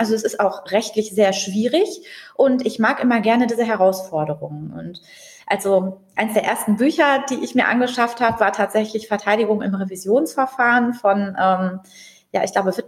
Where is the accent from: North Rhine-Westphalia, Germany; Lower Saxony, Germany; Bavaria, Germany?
North Rhine-Westphalia, Germany; Dortmund; Ich bin ja hier in Dortmund aufgewachsen